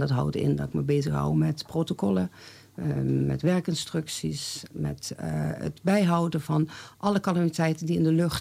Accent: Heerlen, Limburg, Netherlands; Ik heb een opleiding in Zuid-Limburg gedaan, want daar kom ik vandaan uit Heerlen.

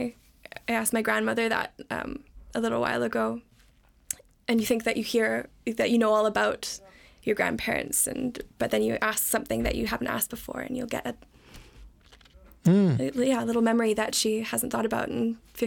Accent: Canada; accent: Canadian; now in United Kingdom; living in the UK for the past few years.

